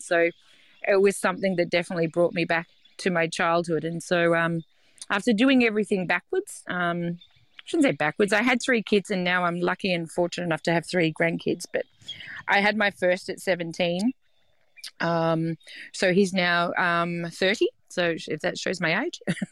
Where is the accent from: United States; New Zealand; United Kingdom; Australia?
Australia; Geelong, Victoria; born there; I was born over here, actually. I was born on Wathaurong country, so over in Geelong. My nan was in the stolen generation, as her mother and mother before her, so my great-grandmother and my great-great-grandmother.